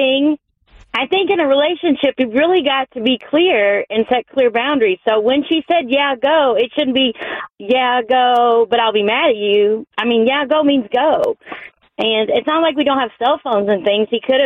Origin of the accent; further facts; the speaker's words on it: Indiana, United States; moved away; I'm a transplant here from Indiana.